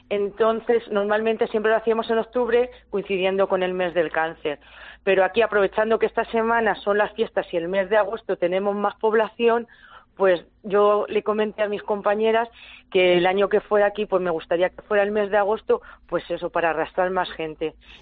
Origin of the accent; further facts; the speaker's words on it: Romeral, Castilla-La Mancha, Spain; que soy yo, de Romeral